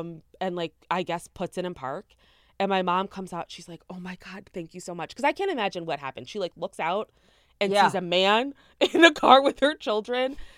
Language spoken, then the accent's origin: English; Chicago, Illinois, United States; So I'm originally from Chicago. I was born in a suburb, Chicago suburb, for those that don't know.